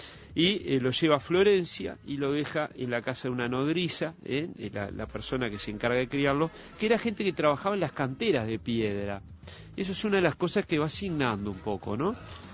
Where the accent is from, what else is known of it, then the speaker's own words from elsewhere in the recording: Montevideo, Uruguay; como todo montevideano, uruguayo